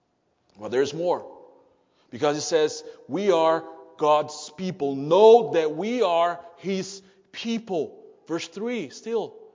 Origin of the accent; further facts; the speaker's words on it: Brazil; I mean, I come from Brazil. We love sports. We love soccer.